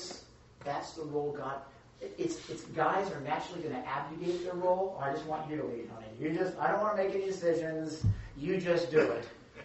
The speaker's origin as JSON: {"language": "English", "region": "New Jersey", "country": "United States", "said": "Well, I'm just from Jersey. That's just how we talk."}